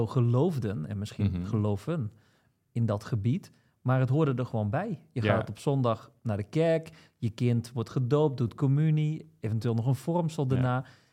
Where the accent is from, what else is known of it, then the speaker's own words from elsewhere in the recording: Limburg, Netherlands; Want ik kom zelf uit Zuid-Limburg en waar ik geboren ben, daar is het katholiek, Rooms-katholiek.